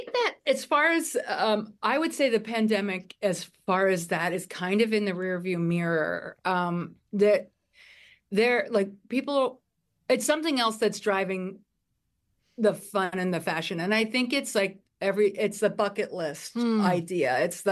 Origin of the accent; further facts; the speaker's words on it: New York, United States; Yeah, I'm from New York. I'm here on 34th Street. I've been here for 25 years